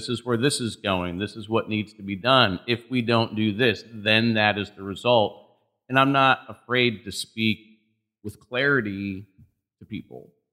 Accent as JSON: {"language": "English", "town": "Hartford", "region": "Connecticut", "country": "United States", "tie": "born or raised there", "also_born_or_lived": "Marlborough", "said": "growing up in Hartford, having spent a bunch of time in Bloomfield, having a lot of friends in Bloomfield, very familiar with Bloomfield, and then having lived in Marlboro and other places before"}